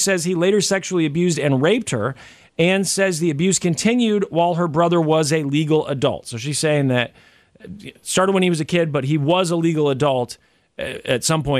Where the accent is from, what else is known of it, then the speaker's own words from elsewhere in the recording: Missouri, United States; But he was served with a lawsuit this week out of Missouri, my home state there, from his sister.